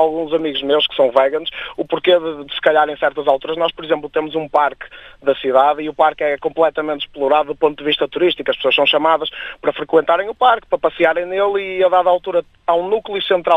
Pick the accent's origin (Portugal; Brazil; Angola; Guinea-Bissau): Portugal; Guimarães, Norte; eu sou da zona de Guimarães